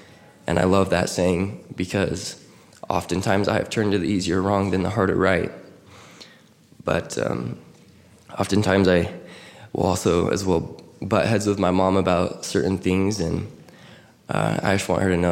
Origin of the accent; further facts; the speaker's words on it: Washington, United States; now in Utah, United States; but growing up in Washington, I felt like I was kind of taught, if you're going to do anything, you serve a mission.